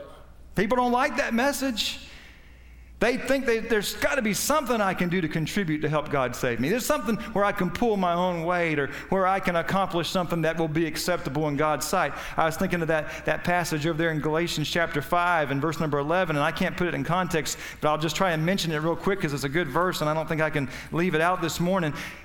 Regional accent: Florida, United States; I'm a Southerner, I guess my mom was spent some of her life up north, but she couldn't help that. That's where her parents went for a while. But for the most part, I was a Florida cracker

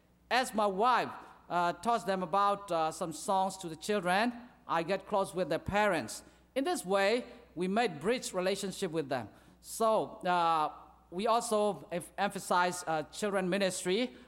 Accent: Myanmar; English is a second language; I came from Burma. I was born and raised up in a Christian family. I belong to the third generation Christian family.

